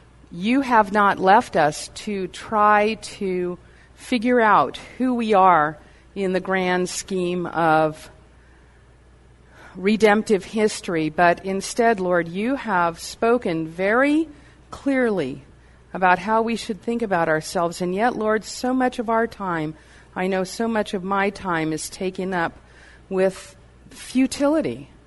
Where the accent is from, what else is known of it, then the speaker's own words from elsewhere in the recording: California, United States; I'm from California. And I have never been so cold in all my life.